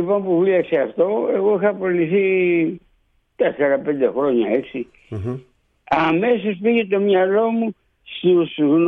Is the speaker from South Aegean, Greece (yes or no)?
yes; Solaria, South Aegean, Greece; Εκείνη την εποχή το χωριό μου, καταρχήν η Αμοργός είχε 8 χωριά. Το δικό μου το χωριό είχε 2 ναυτικούς.